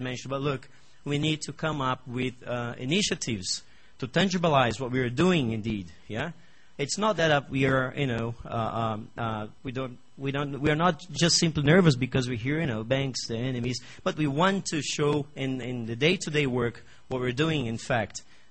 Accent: Brazil; accent: Brazilian; English is a second language; Please forgive me if I'm damn nervous here and my Brazilian accent may put me in bad shoes

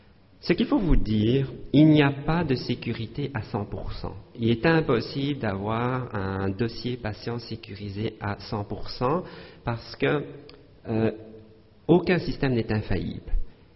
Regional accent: Belgium; now in Canada; Je viens moi-même de Belgique et le choc culturel, quand je suis arrivé au Canada, je pensais qu'il n'y aura pas de problème

